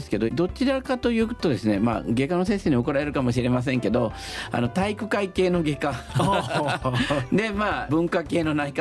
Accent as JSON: {"language": "Japanese", "region": "Osaka", "country": "Japan", "tie": "born or raised there", "said": "私大阪生まれの大阪育ちで、はい、家族全員大阪の、まあ、いわゆる商人というか商売人です。"}